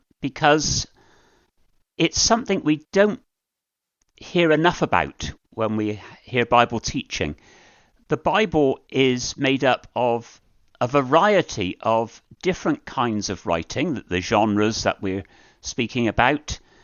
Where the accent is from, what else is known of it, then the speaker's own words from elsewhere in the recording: Bristol, South West England, United Kingdom; I was brought up in Bristol, and I've lived in that city for most of my life.